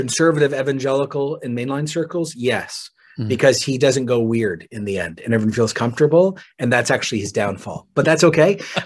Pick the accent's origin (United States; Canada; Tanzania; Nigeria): Canada; As a Canadian, I feel sick even mentioning it.